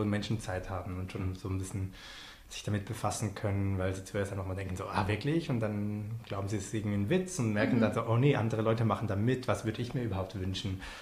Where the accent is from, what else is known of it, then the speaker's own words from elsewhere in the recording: Switzerland; dass ich als Schweizer